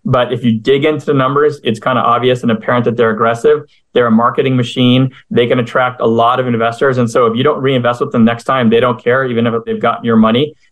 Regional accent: Montreal, Quebec, Canada; now in United States; I had the luck of having lifelong friends of mine where I grew up in Montreal

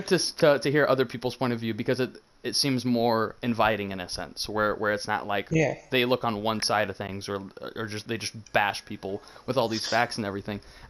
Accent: Michigan, United States; in my home state, Michigan, down in Flint

